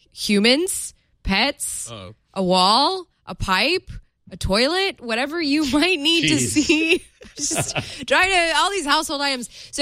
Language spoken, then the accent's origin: English; United States; This is in Fahrenheit, everyone, by the way, because I am American.